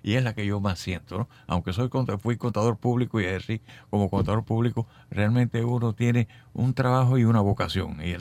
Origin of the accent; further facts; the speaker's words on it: Cienfuegos, Cuba; moved away as an adult; also born or lived in Havana; Sí, soy cienfueguero, me siento orgulloso, como todos los que nacimos en la Perla del Sur, de aquella ciudad. Sí, allí me crié y Cienfuegos fue la vida para mí. Han pasado tantos años que salí de Cienfuegos, fui a La Habana, donde me gradué en la universidad, etcétera, después al exilio.